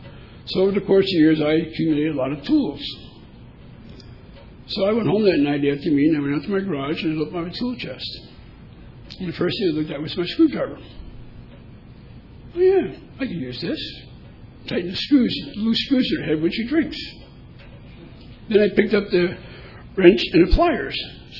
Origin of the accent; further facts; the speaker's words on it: Elizabeth, New Jersey, United States; We're both from New Jersey. I'm from Elizabeth. He's from Linden, which is in the very next town.